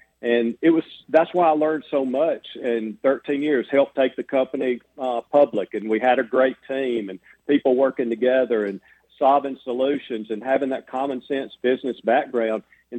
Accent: Roanoke, Alabama, United States; Yes, sir. I grew up in Roanoke.

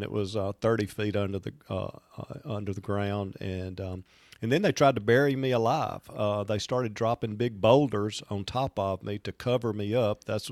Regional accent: Roanoke, Alabama, United States; also born or lived in Florence; now in Birmingham, United States; So, but I grew up in Roanoke, little East Alabama town.

